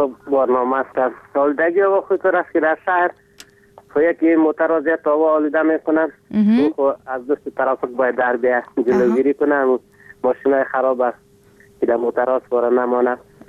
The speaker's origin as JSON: {"language": "Persian", "country": "Afghanistan", "said": "افغان هستیم از غربند."}